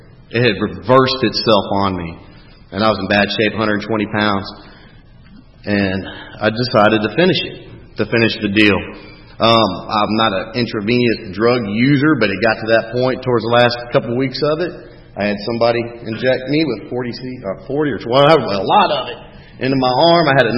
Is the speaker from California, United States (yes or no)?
no; Texas, United States; down there in Texas, where I'm from. I'm Texan.